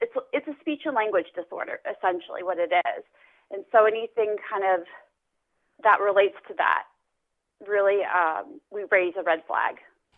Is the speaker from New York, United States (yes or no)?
no; Baltimore, Maryland, United States; now in Williston, United States; So I'm originally from Baltimore, and I'm living in Williston, North Dakota, finishing up my teaching license online this semester.